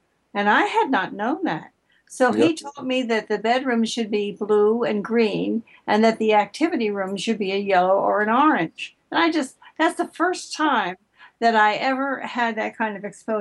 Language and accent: English; New York, United States; Well, I'm a New Yorker.